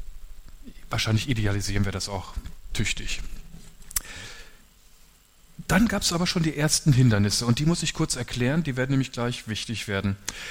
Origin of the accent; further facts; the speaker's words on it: Lower Saxony, Germany; now in Münster, Germany; ich bin gar kein Münsterländer. Ich komme aus Niedersachsen, da bin ich her. Und jetzt lebe ich aber schon länger im Münsterland und in Münster, als ich irgendwo gelebt habe.